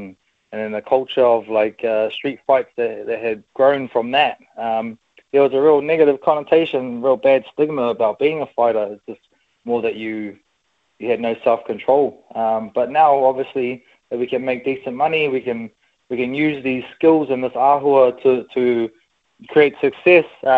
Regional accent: Ahiri, Northland, New Zealand; I grew up in a place called Ahiri, inland from Opononi or Waitangi, so in the centre of the far north-ish.

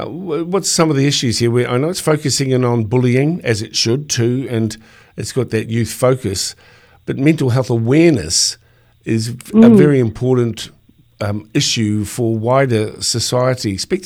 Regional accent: New Zealand; I'm a Kiwi guy, and so that's sort of our standard attire

